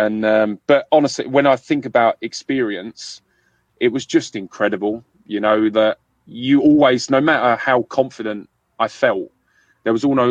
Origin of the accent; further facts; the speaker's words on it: London, United Kingdom; accent: London; I grew up in London. I don't know how good you are with English accents, Andreas, but mine is a London accent. So I grew up in London.